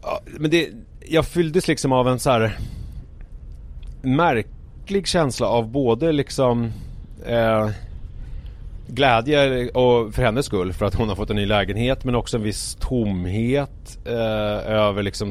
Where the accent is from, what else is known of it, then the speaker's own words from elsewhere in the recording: Haninge, Stockholm County, Sweden; inför villan som jag växte upp i Haninge